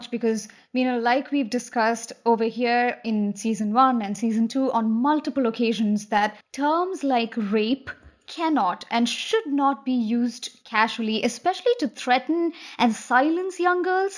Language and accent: English; India; And since I'm from India and since I grew up there and I received an education there